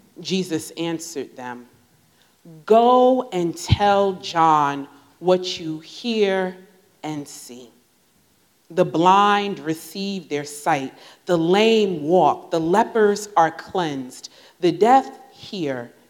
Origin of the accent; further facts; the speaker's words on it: Newark, New Jersey, United States; now in Durham, United States; And so many of you may know I'm from New Jersey. I'm a city girl from Newark and moved down to Durham, and that was a big country enough.